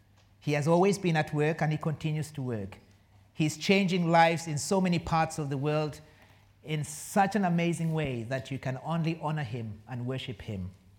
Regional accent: Kenya; moved away as an adult; now in United Kingdom; Yes, I grew up in Kenya, and Well, I had two stints in the UK.

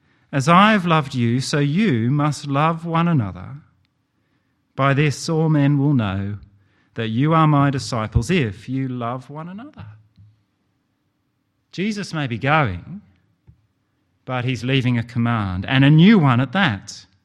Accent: Australia; But when I taught her about being Australian, I felt that there was one event she had to know about.

